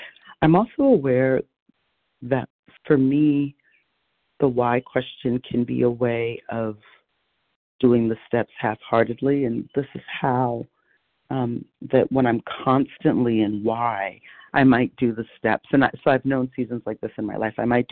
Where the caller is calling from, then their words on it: Vermont, United States; I'm calling from Vermont.